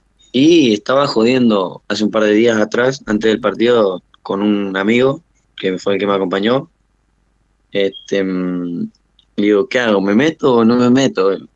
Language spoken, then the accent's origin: Spanish; Argentina; also born or lived in New Jersey; now in United States; yo nací acá, en New Jersey. Entonces, mi corazón está como dividido en dos. Yo me crié en la Argentina porque mis viejos me estuvieron aquí como 5 años, en el año 2000. Uh-huh. Y yo viajé para allá cuando tenía 2 años, era un bebé.